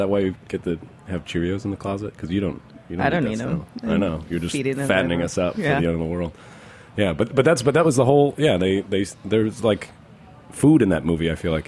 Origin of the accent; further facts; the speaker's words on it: Syracuse, New York, United States; I'm from Syracuse, New York.